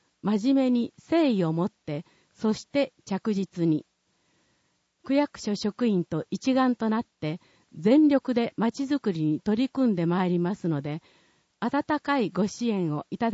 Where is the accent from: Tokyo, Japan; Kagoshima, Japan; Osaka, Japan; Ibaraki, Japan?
Osaka, Japan; born there; 大阪市で生まれ、大阪市立大学を卒業し、大阪市に住んでいます。大阪の街に深い愛着があり